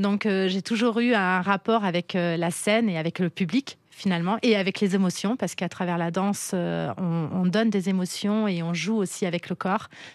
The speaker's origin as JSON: {"language": "French", "town": "Saint-Gens", "country": "France", "tie": "born or raised there", "said": "c'est vrai que j'ai grandi à Saint-Gens, entourée de nature, entourée d'animaux."}